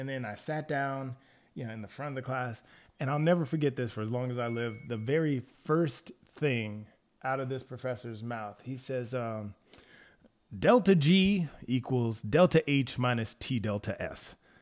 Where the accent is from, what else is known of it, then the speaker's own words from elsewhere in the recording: the South, United States; You know, so for me, like I was raised in the South.